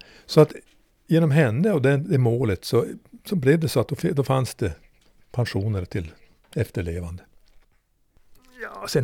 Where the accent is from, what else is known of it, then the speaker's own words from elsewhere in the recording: Långträsk, Norrbotten County, Sweden; born there; also born or lived in Arvidsjaur; now in Södra Sunderbyn, Sweden; Och jag är född i Markbygdens församling. Och det vet ju knappast någon vad det är. Det är utanför Piteå landsförsamling, alltså inåt landet. Och orten heter Långträsk.